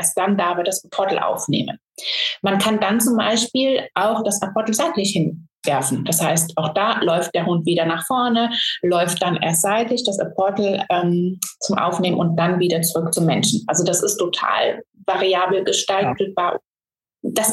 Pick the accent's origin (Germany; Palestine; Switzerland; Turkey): Germany; Brühl, North Rhine-Westphalia; Ich habe selber eine Hundeschule, die heißt Mein Hund Kann und ich komme aus Brühl in der Nähe vom Phantasialand.